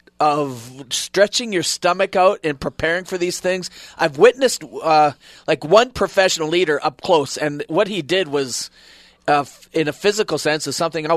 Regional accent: Canada; Well, hey, man, we're Canadian.

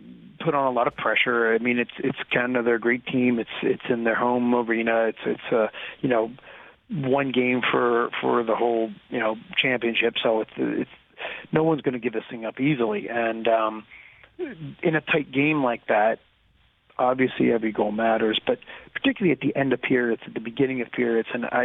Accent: Philadelphia, Pennsylvania, United States; I grew up in Philadelphia when the Flyers were winning the Stanley Cup.

